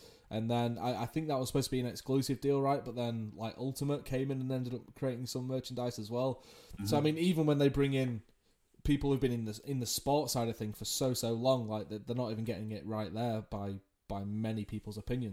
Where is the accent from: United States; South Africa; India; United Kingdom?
United Kingdom; England; if you can't tell by the accent, I'm from the UK, I'm English